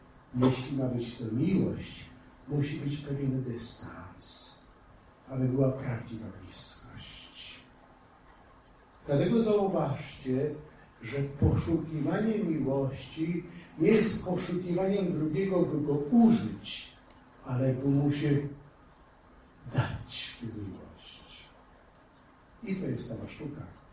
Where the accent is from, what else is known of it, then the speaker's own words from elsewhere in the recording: Pomeranian Voivodeship, Poland; Ja pochodzę z Pomorza Gdańskiego.